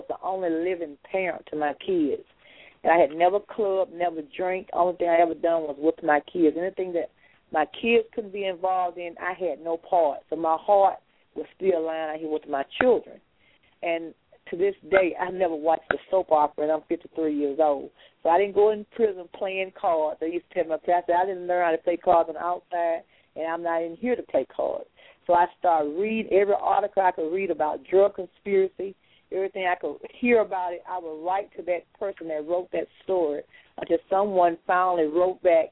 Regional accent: Mobile, Alabama, United States; I'm from Mobile, Alabama.

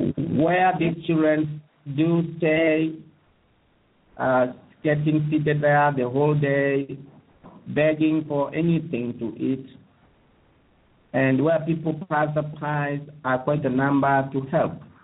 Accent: Kisii County, Kenya; born there; I was born in 1972 in Guziland.

